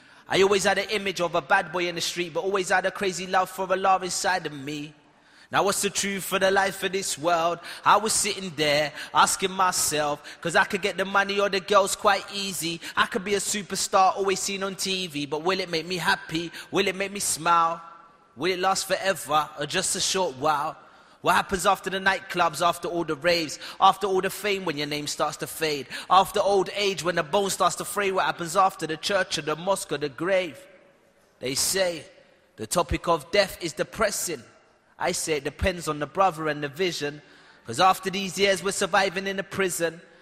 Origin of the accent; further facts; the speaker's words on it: London, United Kingdom; I come from London, where it's always cold. It's always raining.